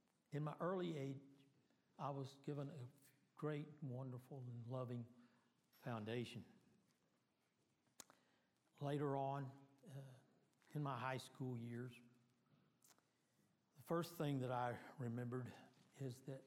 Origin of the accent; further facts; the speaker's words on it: San Angelo, Texas, United States; I was brought up in the First Presbyterian Church in San Angelo, Texas.